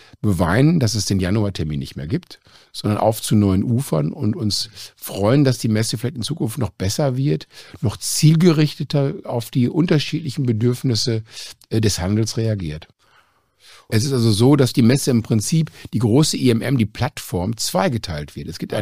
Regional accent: Germany; dass wir natürlich hier in Deutschland für uns als Deutscher eine Riesenchance haben

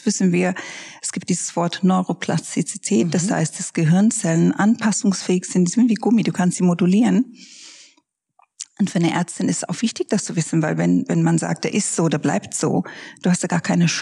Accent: Ethiopia; now in Germany; Ich bin in Äthiopien aufgewachsen, kein Mensch hat darüber nachgedacht, ob man das so oder so macht.

